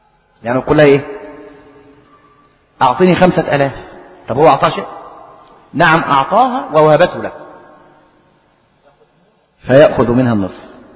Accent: Egypt; لأن الصداق الآن يا إخواني خاصة عندنا في مصر له أجزاء متعددة

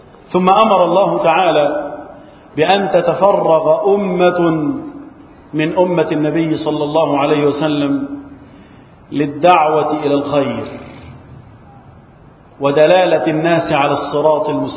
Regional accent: Egypt; وأن يحفظ بلدنا مصر من الفتن وسائر بلاد المسلمين

